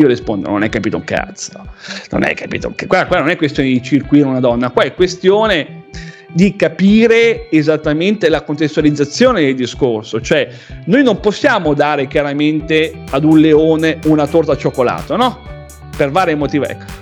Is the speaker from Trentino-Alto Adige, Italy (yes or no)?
yes; Rovereto, Trentino-Alto Adige, Italy; io sono di Rovereto